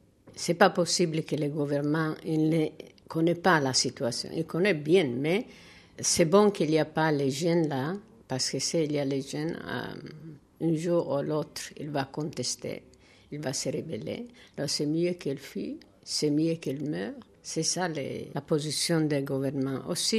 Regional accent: Eritrea; French is a second language; moved away; Je viens d'Érythrée et je sais comment c'est la situation.

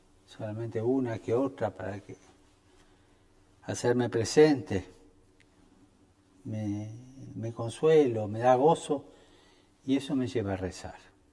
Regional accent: Argentina; Yo sigo siendo argentino. Yo todavía viajo con pasaporte argentino.

